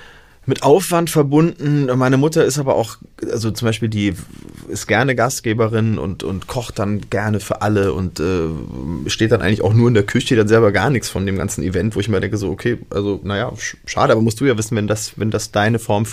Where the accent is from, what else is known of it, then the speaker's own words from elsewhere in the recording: Nuremberg, Bavaria, Germany; Ich komme aus Franken, aus Nürnberg.